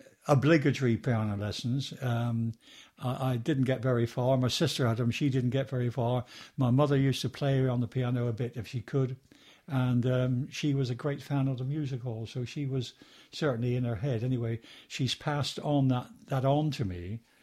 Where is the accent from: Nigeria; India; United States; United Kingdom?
United Kingdom; Plymouth, South West England; born there; And I was born on the 6th of May 1935 in Plymouth.